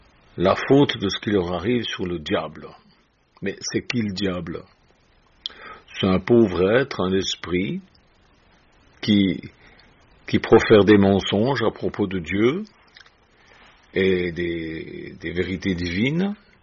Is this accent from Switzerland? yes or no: yes; Switzerland; quand j'étais petit, vous savez, en Suisse, on a une croyance